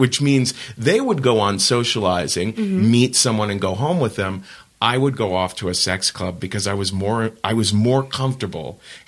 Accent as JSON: {"language": "English", "town": "Cincinnati", "region": "Ohio", "country": "United States", "tie": "born or raised there", "moved": "as an adult", "said": "growing up in Cincinnati, Ohio in the 70s, which was a very conservative town, just being gay felt like abnormal, right?"}